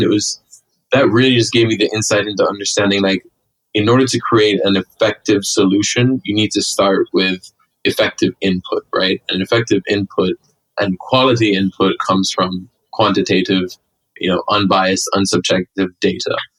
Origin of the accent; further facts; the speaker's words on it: Jamaica; So I just graduated from college, and I'm actually from Jamaica.